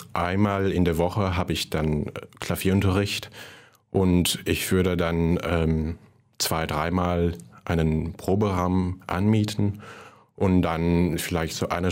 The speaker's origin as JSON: {"language": "German", "country": "Hong Kong", "tie": "born or raised there", "said": "als Kind in Hongkong musste man irgendwas Neues lernen."}